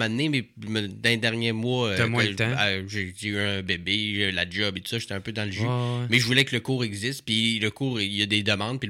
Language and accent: French; Quebec, Canada; parce que je viens du Saguenay.